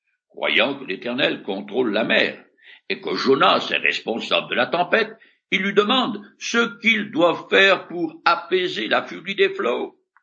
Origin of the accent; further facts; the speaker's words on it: France; Car dans les sociétés industrielles comme chez nous en France